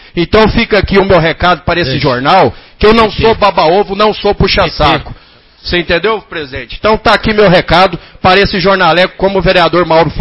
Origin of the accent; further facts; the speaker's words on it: Anápolis, Goiás, Brazil; Eu sou cidade de Anápolis, eu sou rubra, sou anapolina, e estou aqui para defender os direitos da minha cidade.